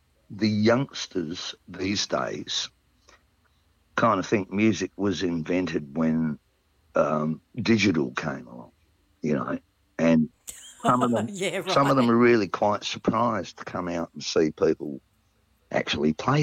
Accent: Australia; I am an Irishman as well as an Australian, you know.

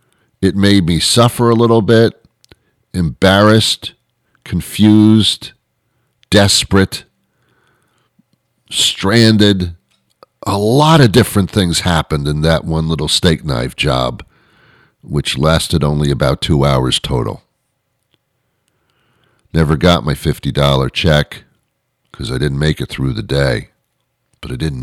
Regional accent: New Jersey, United States; And they bring us to a town that I was familiar with in New Jersey because I as a child I was brought up in New Jersey.

